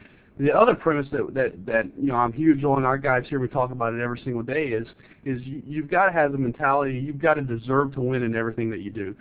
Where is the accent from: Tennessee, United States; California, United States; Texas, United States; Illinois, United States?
Texas, United States; Dumas; Well, I grew up in the Panhandle of Texas, a little town, Dumas, Texas, population 12,000-13,000 people there